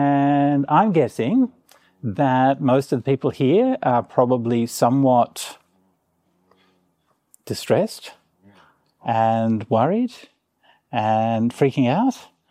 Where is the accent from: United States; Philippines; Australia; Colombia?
Australia; I'm sorry. I shouldn't traffic in stereotypes. I am Australian, after all.